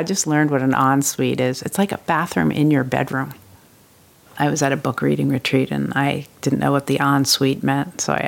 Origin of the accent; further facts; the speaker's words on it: Vermont, United States; And also, I was from Vermont, which also had a class assumption.